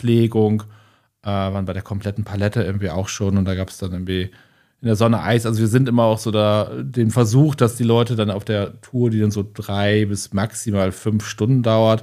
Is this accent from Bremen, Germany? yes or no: yes; Bremen, Germany; was in Bremen halt toll ist, ist, ich komme aus Borgfeld, da ist das Blockland halt natürlich immer auf dem Weg